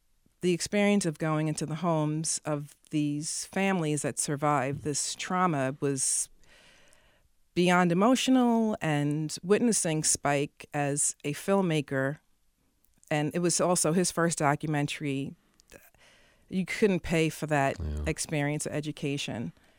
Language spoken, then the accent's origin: English; Staten Island, New York, United States; I was born black, and I grew up on Staten Island, survived a lot of racial, was in the middle of a lot of racial tension.